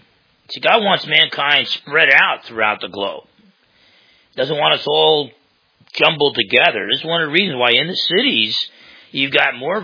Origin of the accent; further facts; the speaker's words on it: Caldwell, New Jersey, United States; also born or lived in Newark / East Orange; I was born in Newark in a hospital and first 4 years of my life, East Orange, New Jersey. Then my dad got us 10 miles outside the city into Caldwell, New Jersey.